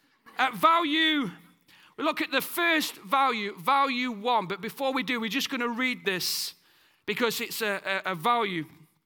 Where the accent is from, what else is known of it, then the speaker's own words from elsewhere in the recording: United Kingdom; I know we're British, yeah, but in this church, we have a kingdom culture, not a United Kingdom culture